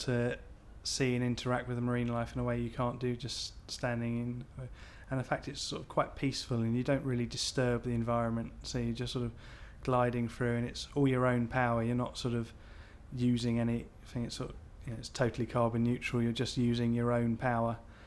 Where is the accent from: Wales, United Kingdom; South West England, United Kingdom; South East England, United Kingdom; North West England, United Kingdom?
South East England, United Kingdom; Dorking; I'm 23 and I'm from Dorking in Surrey.